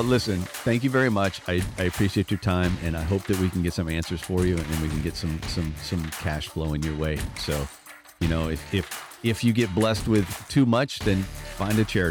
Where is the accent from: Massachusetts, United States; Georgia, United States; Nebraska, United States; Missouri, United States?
Massachusetts, United States; Lowell; born there; Yeah, I said, I was born in Lowell. So, and I try to get back to Boston every once in a while.